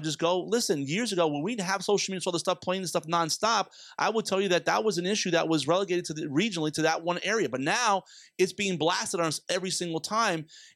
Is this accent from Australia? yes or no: no; Florida, United States; It was both her and Representative Bartleman from Broward. I'm from Broward.